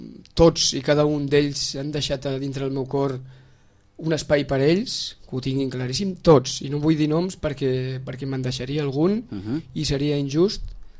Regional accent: Sitges, Catalonia, Spain; Sitges és el meu poble

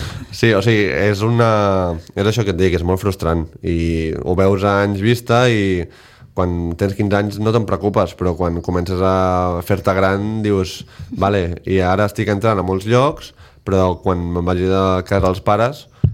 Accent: Sitges, Catalonia, Spain; I res, això que vas dir que era de Sitges, doncs les primeres persones de que si Vilanova, que si Vilafranca, que si Calafell, tal, tots vam anar com aglutinant una mica amb aquesta...

